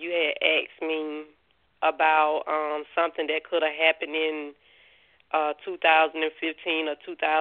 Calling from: Georgia, United States; I'm calling from Georgia.

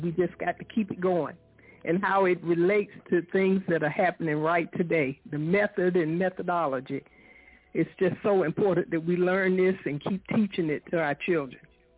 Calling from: Goldsboro, North Carolina, United States; Calling from Goldsboro, North Carolina.

